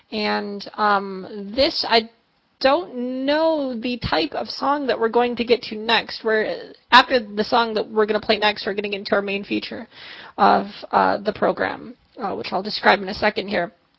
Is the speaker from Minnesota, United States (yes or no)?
yes; Minneapolis, Minnesota, United States; He's stopping by Minneapolis, kind of my hometown, for personal reasons.